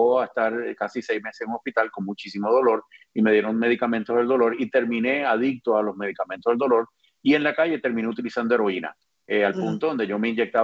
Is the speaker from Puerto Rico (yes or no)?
yes; Puerto Rico; also born or lived in Cuba; now in Florida, United States; Nací en Cuba, me crié en Puerto Rico, vine a la Florida a trabajar y a estudiar